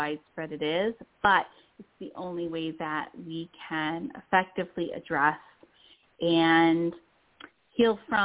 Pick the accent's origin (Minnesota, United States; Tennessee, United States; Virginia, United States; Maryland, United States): Tennessee, United States; I'm actually from Tennessee.